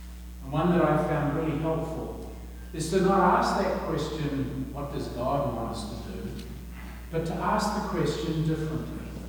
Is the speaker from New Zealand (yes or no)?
yes; South Island, New Zealand; now in United States; all of my relatives back in New Zealand, you can tell from my accent that I'm from the deep south. And I'm talking the really deep south.